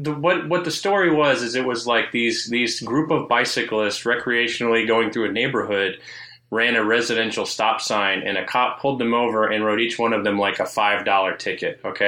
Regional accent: Texas, United States; I'm also from Texas. 20 years.

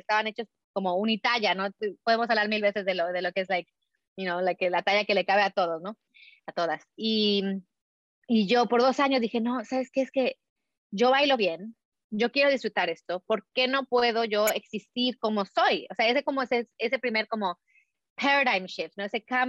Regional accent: Mexico; Yo soy una persona de tez blanca, nací, crecí en México, mi mamá era americana

